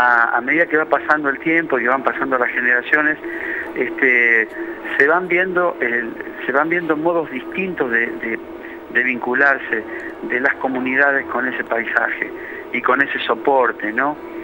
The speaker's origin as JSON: {"language": "Spanish", "region": "Santa Fe", "country": "Argentina", "tie": "born or raised there", "said": "El río que pasa por mi pueblo, del que hablábamos antes, el Carcarañá primero, donde yo pasé toda mi infancia, y luego el Paraná, que somos todos vecinos de acá, de este río."}